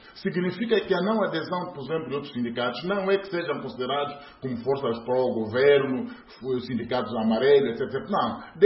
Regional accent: Angola; nós temos enquanto angolanos

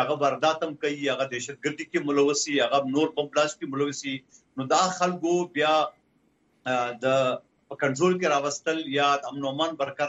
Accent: Pakistan; موږ ځانته افغان یو لیکن موږ افغانستانی نه یو موږ پاکستانی افغان یو

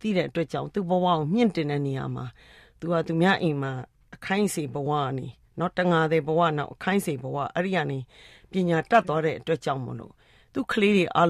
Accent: Taunggyi, Shan State, Myanmar; born there; ကျမကတောင်ကြီးမှာမွေးပါတယ်

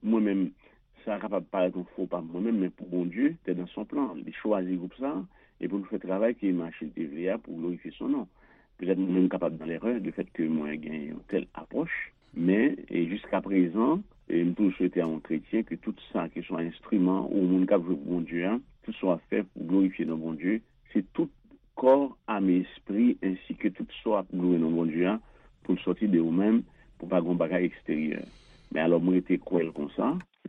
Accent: Haiti

